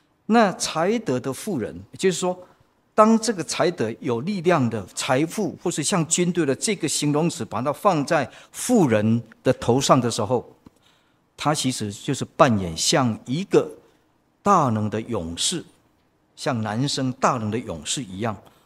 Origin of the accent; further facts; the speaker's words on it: Taiwan; 我们不过是平凡的在台湾长大